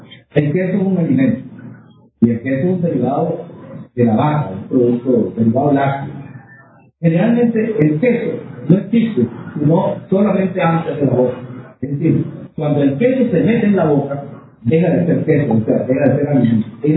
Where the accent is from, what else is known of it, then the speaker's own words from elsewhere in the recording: Venezuela; Nosotros somos venezolanos